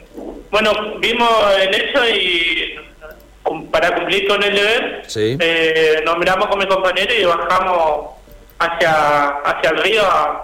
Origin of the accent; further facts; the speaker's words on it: Misiones, Argentina; now in Santa Fe, Argentina; Ambos somos de Misiones.